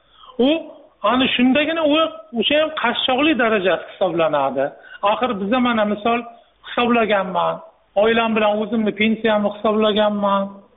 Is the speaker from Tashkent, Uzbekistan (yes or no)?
no; Qarshi, Qashqadaryo Region, Uzbekistan; o'zim Qarshi shahrida tug'ilib Qarshag'ira o'ski katta bo'lganman.